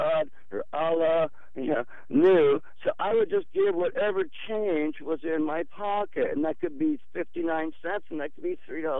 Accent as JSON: {"language": "English", "town": "Reston", "region": "Virginia", "country": "United States", "said": "I came from Reston, Virginia, just outside of Washington, D.C."}